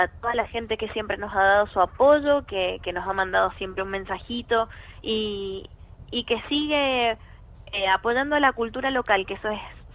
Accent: Mendoza, Argentina; Somos las mendocinas que vamos a representar a la provincia en los premios Gardel

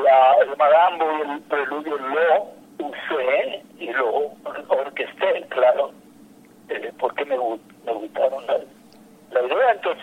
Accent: Buenos Aires, Argentina; moved away; yo salí de Buenos Aires en el año 58

